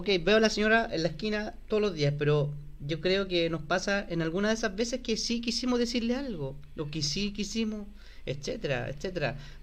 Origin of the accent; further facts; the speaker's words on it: Chile; Entonces, lo único que hacemos como chilenos es andar suponiendo lo que va a pasar.